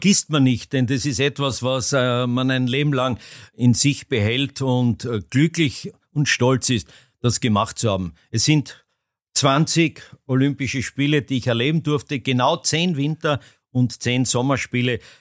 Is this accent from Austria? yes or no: yes; Austria; als Österreicher eine Medaille zu kommentieren